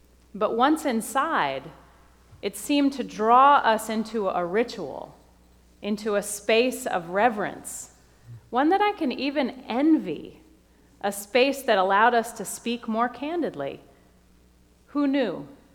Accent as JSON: {"language": "English", "region": "Connecticut", "country": "United States", "tie": "born or raised there", "moved": "as an adult", "said": "So after 18 years in New England, I grew up in Connecticut, I chose a college in Tennessee."}